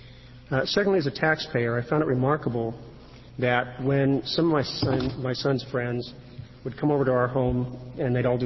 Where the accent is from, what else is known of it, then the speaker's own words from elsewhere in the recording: Sherwood, Oregon, United States; from Sherwood, Oregon.